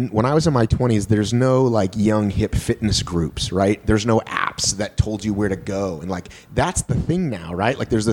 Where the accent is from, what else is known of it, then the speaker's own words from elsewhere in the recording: United States; I'm an American, ma'am.